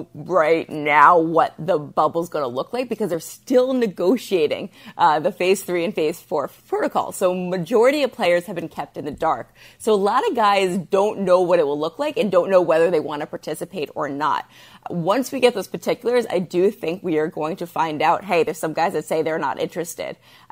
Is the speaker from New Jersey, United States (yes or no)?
yes; New Jersey, United States; now in Chicago, United States; I grew up in New Jersey where the bagels are just good. You can just find good bagels. And for the last 4 years, I've been living in Chicago